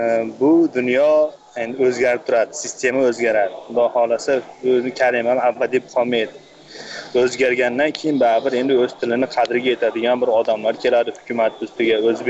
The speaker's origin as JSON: {"language": "Uzbek", "country": "Kyrgyzstan", "said": "endi o'zim Qirg'izistondan bo'lsam ham, men o'zbekman, narsam o'zbek, hamma joyda o'zbeklik qolamizda."}